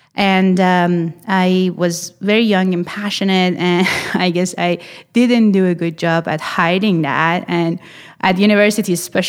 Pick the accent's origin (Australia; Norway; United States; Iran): Iran; now in Canada; My background goes back to Iran, and I was born and raised in Iran in a very religious family. Immigrated to Canada in 2013, met my wonderful husband at Willingdon Church, and got married in 2019.